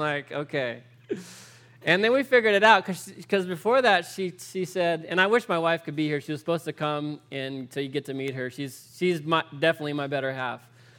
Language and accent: English; New Mexico, United States; also born or lived in California; But I'm from California, but I grew up in New Mexico, the state of New Mexico, and so Florida's all right.